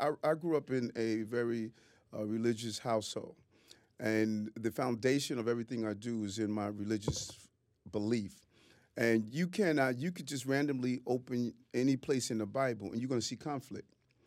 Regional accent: Queens, New York, United States; growing up in South Jamaica, Queens, dyslexic

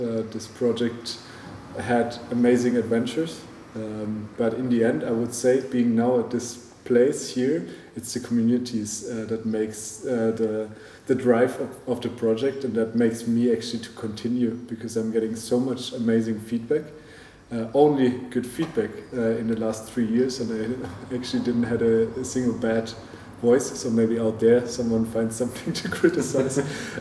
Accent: Germany; I'm German, but actually in my heart I'm already feeling Portuguese.

